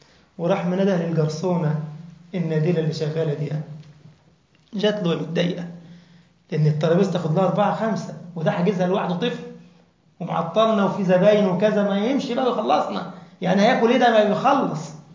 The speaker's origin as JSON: {"language": "Arabic", "country": "Egypt", "said": "عندنا في مصر يعني، مش عارف عندكم انتوا في البلاد المغرب والشام"}